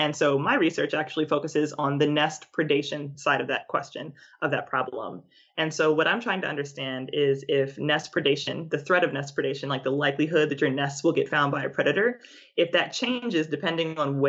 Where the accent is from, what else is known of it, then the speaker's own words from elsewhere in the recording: Philadelphia, Pennsylvania, United States; And where I lived in Philadelphia, there was really not much wildlife